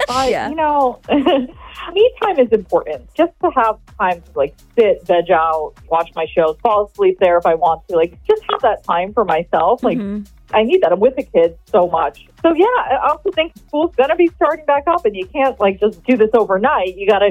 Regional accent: Baltimore, Maryland, United States; I'm from Baltimore.

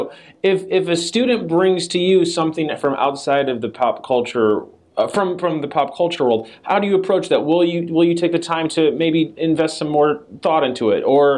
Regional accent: Chicago, Illinois, United States; now in Washington, United States; And I'm from Chicago. And when I go back, it's not that different than in D.C.

